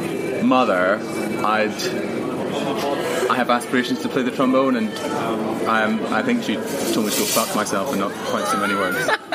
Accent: Glasgow, Scotland, United Kingdom; born there; I was born in Glasgow, in Scotland.

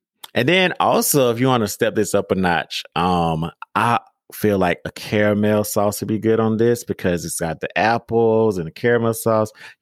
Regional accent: the South, United States; And I'm just like, yeah, but I'm from the South, but it's like so many different people and dialects in America.

